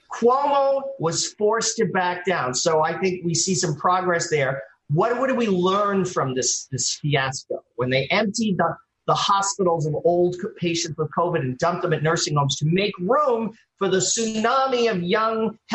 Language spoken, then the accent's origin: English; New York, United States; because I'm a New Yorker like you, Eric.